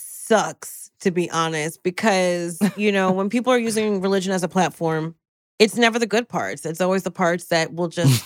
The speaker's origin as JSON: {"language": "English", "region": "New Jersey", "country": "United States", "said": "Jersey. I made it out."}